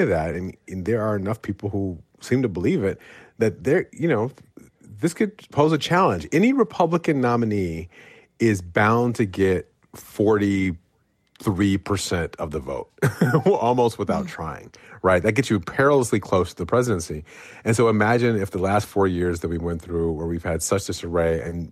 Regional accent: United States; Well, first of all, it's a little nervous making as an American, even more than as a Democrat.

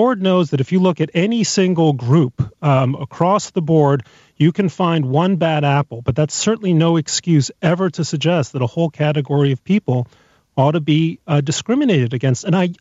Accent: Mexico; I'm an American citizen who grew up in Mexico.

